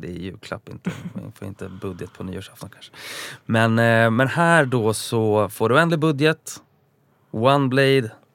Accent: Uppsala, Uppsala County, Sweden; Nu vet alla som lyssnar att jag är från Uppsala.

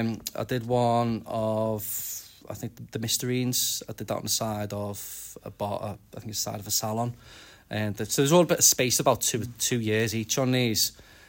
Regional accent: Wallasey, North West England, United Kingdom; Well, I'm an artist from New Brighton, Wallasey area.

